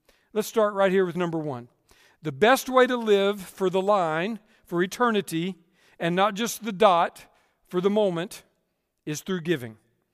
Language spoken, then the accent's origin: English; Texas, United States; Growing up in Texas, I had to read a Sam Houston biography.